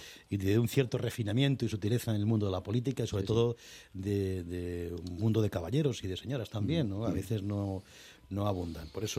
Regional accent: Madrid, Community of Madrid, Spain; como ciudadano madrileño

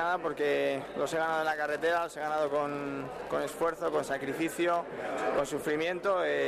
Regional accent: Community of Madrid, Spain; orgulloso de que se me reciba aquí en la Comunidad de Madrid, como madrileño que soy y madrileño que me siento.

